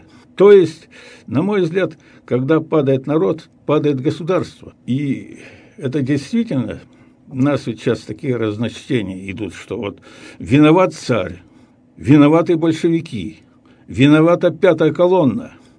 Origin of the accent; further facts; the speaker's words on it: Kosyakovo, Sverdlovsk Oblast, Russia; born there; Родился я в Свердловской области, в Алапаевском районе, деревня Косяково. Улица моя любимая, Гальянка называется.